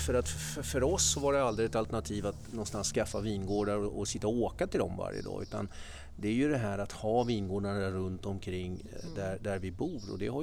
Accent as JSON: {"language": "Swedish", "region": "Stockholm County", "country": "Sweden", "said": "Men vi är ju svenskar och har en bakgrund i Stockholmsområdet."}